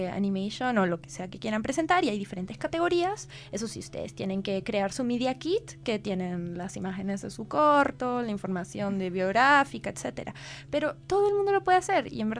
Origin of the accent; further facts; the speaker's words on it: Peru; peruanos no, solo estaba yo. Pero éramos una sociedad muy pluricultural, demasiado.